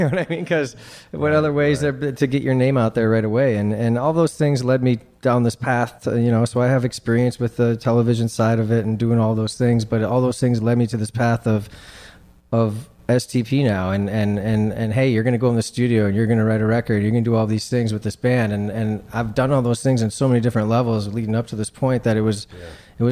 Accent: Detroit, Michigan, United States; I'm from Detroit.

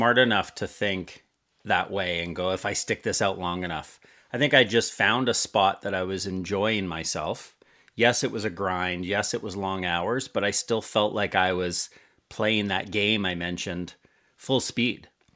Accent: San Francisco, California, United States; now in Vancouver, Canada; I lived in San Francisco. I'm in Vancouver today. I'm a Canadian, but I was born and raised for the early years in San Francisco

